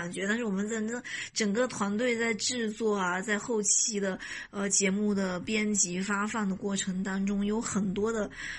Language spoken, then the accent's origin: Chinese; China; 然后有点滑稽的，我们中国人就说这不是